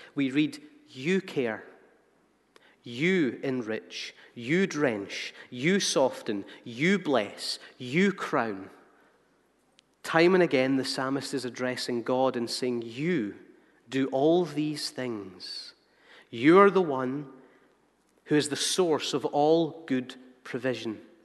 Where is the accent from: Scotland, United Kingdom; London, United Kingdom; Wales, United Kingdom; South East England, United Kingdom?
Scotland, United Kingdom; Hamilton; when I was younger, maybe I wanted to go down to the corner shop where I grew up in Hamilton.